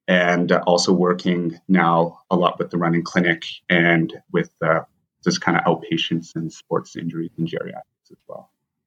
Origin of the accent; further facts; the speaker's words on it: Vancouver, British Columbia, Canada; I grew up in Vancouver, we do pretty well.